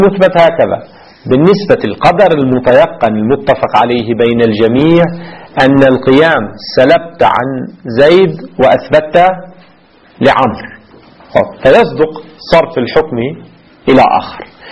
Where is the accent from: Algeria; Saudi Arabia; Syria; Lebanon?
Lebanon; ما في عندنا في لبنان يقولوا أمنيات